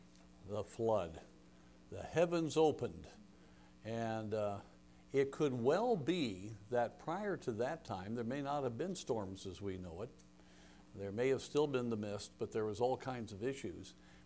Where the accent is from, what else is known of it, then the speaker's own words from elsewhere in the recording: Miami, Florida, United States; born there; I was born in Miami, Florida. We go visit my grandmother there